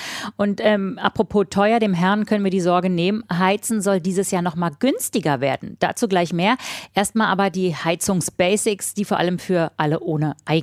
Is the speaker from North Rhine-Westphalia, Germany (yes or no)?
no; Berlin, Germany; born there; aber ich als gebürtige Berlinerin werde wirklich manchmal noch von Leuten gefragt, wenn ich sage, ich komme aus Berlin, kommst du aus dem Osten oder aus dem Westen?